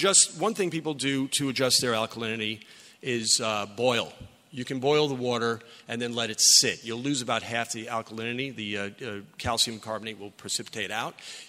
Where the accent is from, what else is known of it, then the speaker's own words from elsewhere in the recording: New York, United States; I'm a New Yorker. We have very low calcium water, and we need to increase calcium in order to adjust our MASH pH.